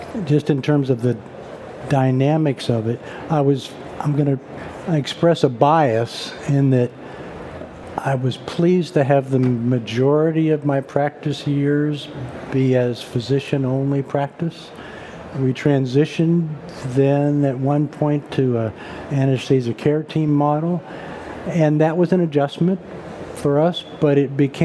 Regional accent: Austin, Texas, United States; I'm from Austin, Texas.

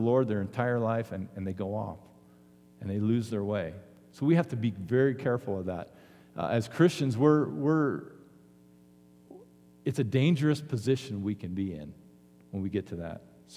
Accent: Arvada, Colorado, United States; I grew up in Arvada. I didn't grow up here.

